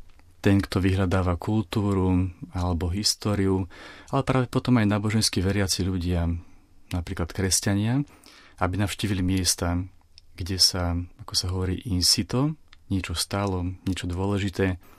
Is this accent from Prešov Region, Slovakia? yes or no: no; Považská Bystrica, Trenčín Region, Slovakia; Pochádzam z mesta Považská Bystrica, kde som sa narodil, vyrastal, študoval, kde som začal ministrovať prvýkrát.